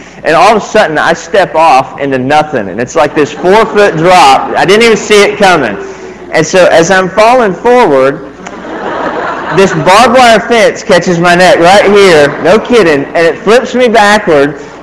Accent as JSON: {"language": "English", "region": "Oklahoma", "country": "United States", "said": "I'm from Oklahoma, and thank you."}